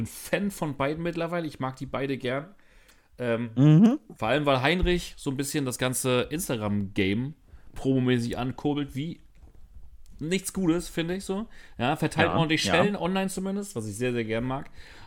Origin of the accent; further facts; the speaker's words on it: East Germany, Germany; Ja, das sagt mir doch als Ossi nix.